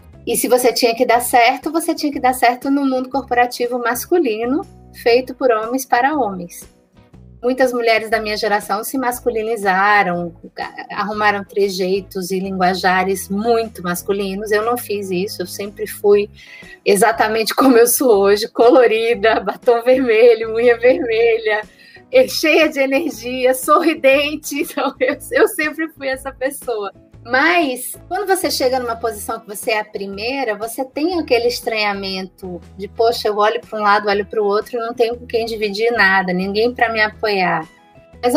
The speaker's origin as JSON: {"language": "Portuguese", "region": "Ceará", "country": "Brazil", "said": "Se eu que sou cearense, que não cresci em São Paulo, não estudei em São Paulo"}